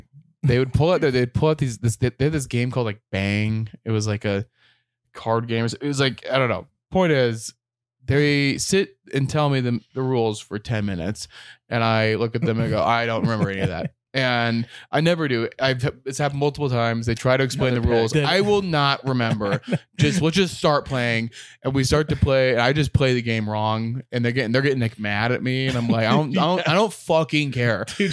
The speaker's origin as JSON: {"language": "English", "region": "Utah", "country": "United States", "tie": "born or raised there", "also_born_or_lived": "Portland", "said": "here's the experience I've had because it's like growing up in Utah, I'm just used to being around Polynesian people."}